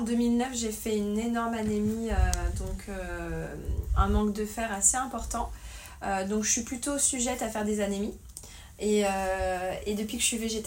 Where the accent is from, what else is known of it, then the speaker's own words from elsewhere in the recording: Auvergne-Rhône-Alpes, France; Moi, ma famille, je viens d'Ardèche